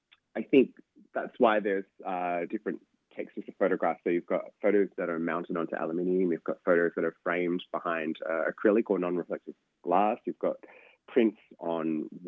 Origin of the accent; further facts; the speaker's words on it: Australia; my position growing up in Australia with the influence of the Thai mum.